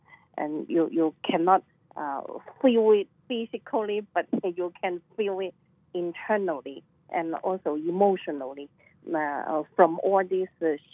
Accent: China; I came from China.

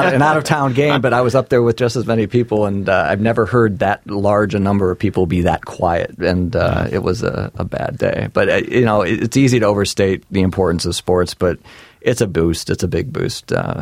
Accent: Cleveland, Ohio, United States; Yeah, I grew up in Cleveland and born and raised with all the tragic consequences that go with that as a sports fan

